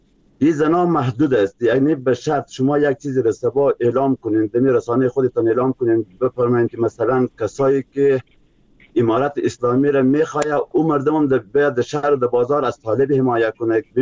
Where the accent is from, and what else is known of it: Afghanistan